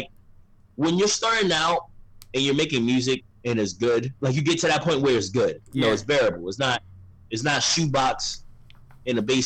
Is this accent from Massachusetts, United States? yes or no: no; Brooklyn, New York, United States; because, you know, I grew up in Brooklyn.